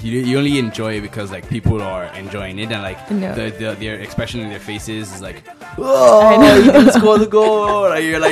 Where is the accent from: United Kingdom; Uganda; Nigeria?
Nigeria; He's not from my hometown, but like he's kind of. My home country.